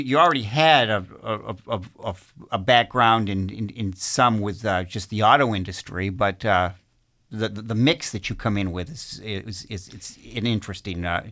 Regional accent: Michigan, United States; moved away; because I grew up in Michigan and saw the changes. I left in the early 80s.

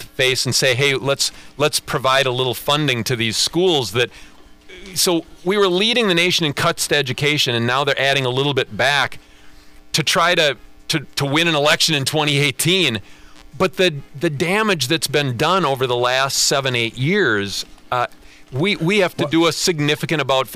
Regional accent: Wisconsin, United States; I'm from Clark County. I grew up on a dairy farm in Clark County near a little town named Dorchester

